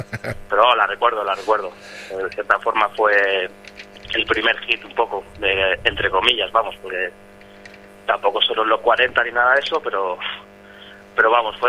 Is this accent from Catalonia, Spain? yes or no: yes; Barcelona, Catalonia, Spain; now in Madrid, Spain; Yo soy de Barcelona, entonces yo llegué a Madrid sobre 2007